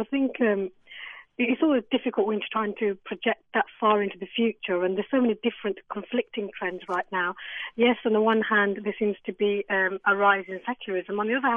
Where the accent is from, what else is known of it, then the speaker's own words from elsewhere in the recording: United Kingdom; speaking as a British Muslim, I don't see a tension between being British and Muslim.